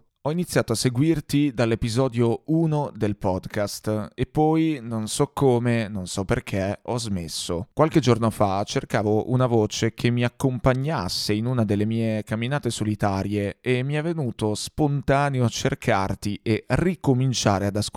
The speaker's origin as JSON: {"language": "Italian", "town": "Riccione", "region": "Emilia-Romagna", "country": "Italy", "said": "a dicembre compio 35 anni, ma ti assicuro che non li dimostro, e sono di Riccione."}